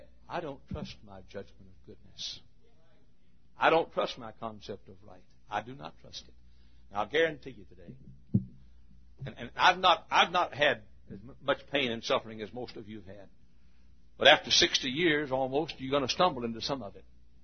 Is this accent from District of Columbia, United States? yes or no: no; Italy, Texas, United States; I'm from Italy, and I call it my tombstone. There came a flood in Italy when I was a young boy.